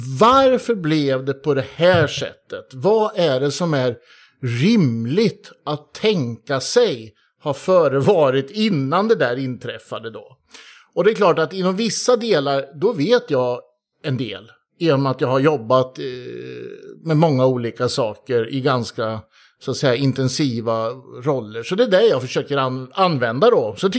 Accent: Östergötland, Sweden; now in Stockholm, Sweden; jag är en gammal östgöte som bor i Stockholm sedan många, många år.

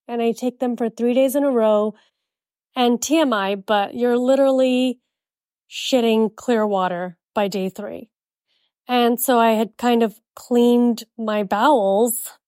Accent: Jakarta, Indonesia; also born or lived in India; I was born in India and I was raised in Jakarta, Indonesia. We're very British at home, meaning my upbringing was very British and I went to a British school.

